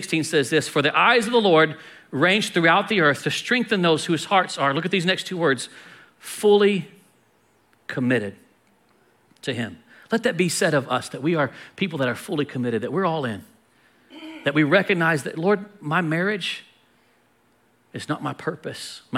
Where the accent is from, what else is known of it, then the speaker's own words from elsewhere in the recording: United States; I'm so thankful that I was born and raised in America.